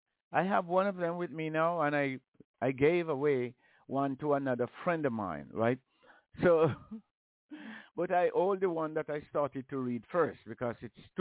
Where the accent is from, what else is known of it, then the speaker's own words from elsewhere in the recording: Jamaica; because I come from Jamaica. We poor and everything like that.